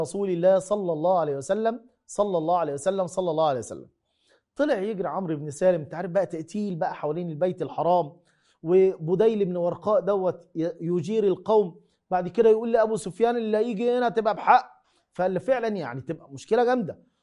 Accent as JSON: {"language": "Arabic", "country": "Egypt", "said": "زي ما احنا بنقول كمصريين"}